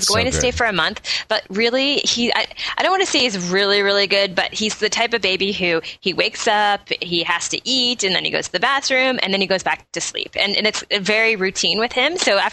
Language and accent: English; Toronto, Ontario, Canada; from Toronto, Ontario